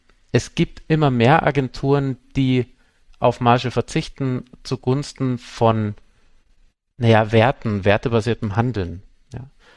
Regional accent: Munich, Bavaria, Germany; ich komme aus München

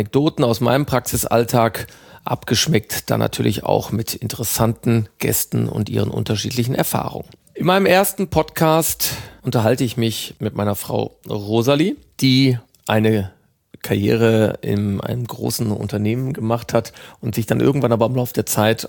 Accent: North Rhine-Westphalia, Germany; Meine Heimat ist das Ruhrgebiet und dort ist er quasi eine der Standard-Leibspeisen der Bewohner des Ruhrgebiets, die Currywurst.

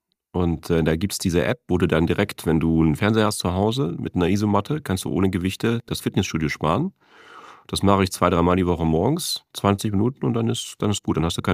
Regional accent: Cologne, North Rhine-Westphalia, Germany; Viele Grüße in meine alte Heimat nach Köln.

